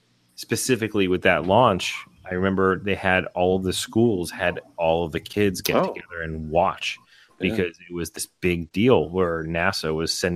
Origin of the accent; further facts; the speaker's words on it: Massachusetts, United States; Growing up in Massachusetts, we had a lot of focus on that, too